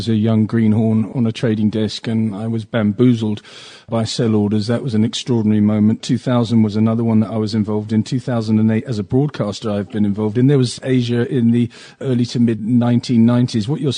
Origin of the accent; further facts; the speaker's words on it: London, United Kingdom; I, of course, as a Londoner, said London.